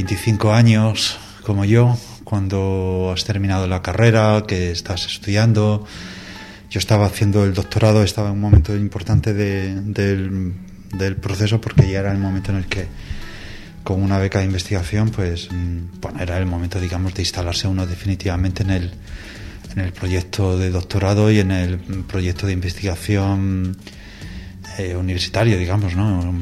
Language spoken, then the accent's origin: Spanish; Villanueva de la Serena, Extremadura, Spain; viví desde muy pequeño, que es el ambiente del movimiento scout de Villanueva de la Serena, que es mi pueblo.